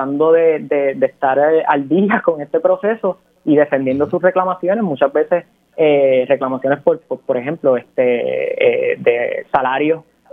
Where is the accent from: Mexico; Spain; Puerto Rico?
Puerto Rico; Nosotros como puertorriqueños bregando en nuestro carácter individual